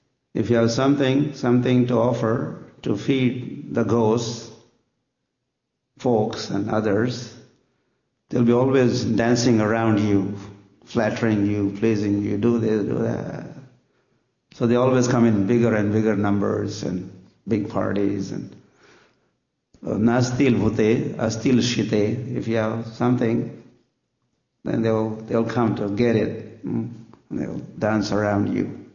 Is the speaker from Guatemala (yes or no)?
no; Maharashtra, India; They're saying in Marathi, I will say I'm from Maharashtra, so it's something similar.